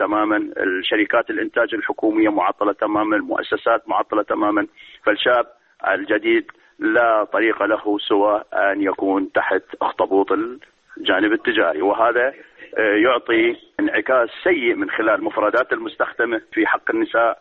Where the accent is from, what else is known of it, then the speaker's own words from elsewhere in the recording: Iraq; أما في بلدنا العراق الحال تقريبا نقدر نقول يمر بردة كبيرة